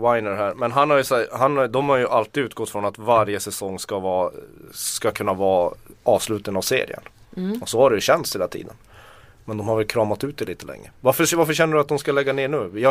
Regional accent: Norrbotten County, Sweden; Jag kommer från Tornedal.

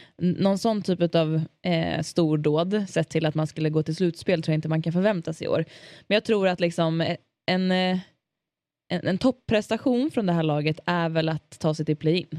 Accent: Leksand, Dalarna County, Sweden; Det är min hemkommun.

